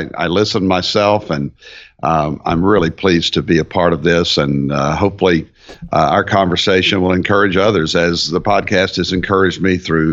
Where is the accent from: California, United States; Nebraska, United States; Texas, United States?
Texas, United States; Fort Worth; also born or lived in Arkansas, United States; I'm actually a Texan, born in Arkansas, actually, and then raised in Fort Worth, Texas. So I'm in my hometown, in effect.